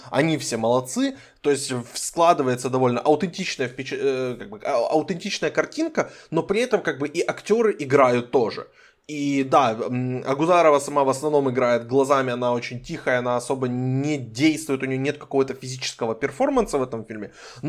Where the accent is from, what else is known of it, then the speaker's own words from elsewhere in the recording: Ukraine; я сам родом из Украины и живу в Киеве